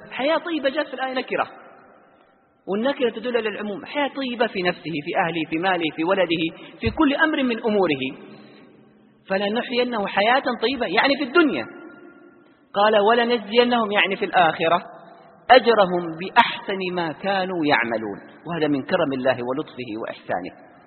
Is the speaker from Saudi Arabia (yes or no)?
yes; Saudi Arabia; من أعظم يمكن العيادات زحمة عندنا في السعودية